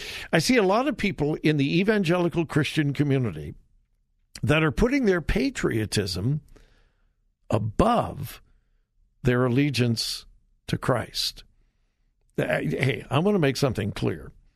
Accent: United States; Every time I come back to America, I just, thank you, Lord, that I am an American.

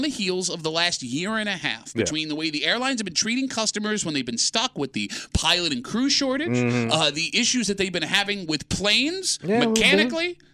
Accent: United States; thank God I'm an American.

